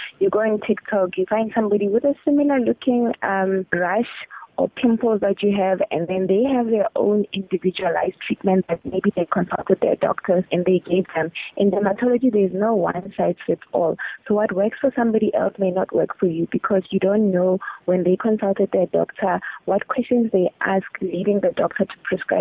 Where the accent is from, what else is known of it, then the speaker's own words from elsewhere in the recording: Polokwane, Limpopo, South Africa; And I grew up in Polokwane. We only had one dermatologist at the time.